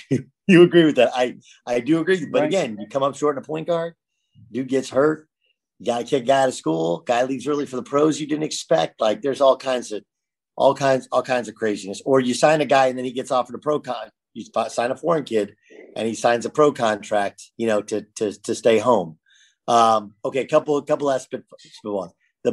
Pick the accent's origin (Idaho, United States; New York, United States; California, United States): California, United States; I used to come home and watch the Big East, because I grew up in California.